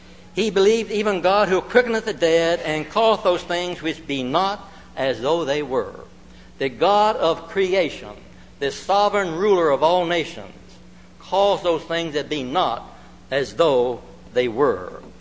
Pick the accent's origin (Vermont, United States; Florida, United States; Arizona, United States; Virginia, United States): Virginia, United States; When I first became a Christian, I grew up in Northern Virginia, and Alva Huffer had a radio program.